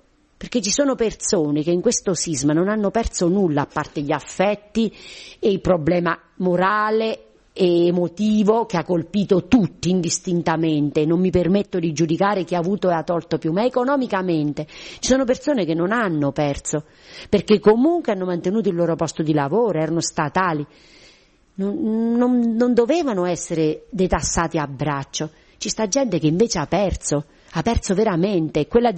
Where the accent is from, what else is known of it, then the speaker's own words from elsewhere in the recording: L'Aquila, Abruzzo, Italy; il mio paese, che è un piccolo paese che nessuno nomina mai ed è della frazione del comune dell'Aquila